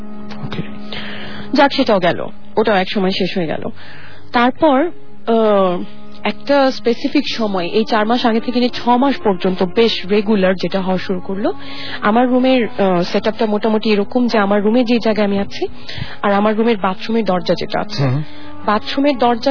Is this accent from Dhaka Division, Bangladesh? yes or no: yes; Dhaka, Dhaka Division, Bangladesh; যেই বাসে আমি জন্ম বেড়ে উঠেছি এবং ওই বাড়িতেই আমি রুমে আর থাকতে পারি না, এত পরিচিত এবং এই রুমের বাইরে বা এই বাড়ির বাইরে আমি চিন্তাই করতে পারি না ঢাকায় কোথাও থাকা।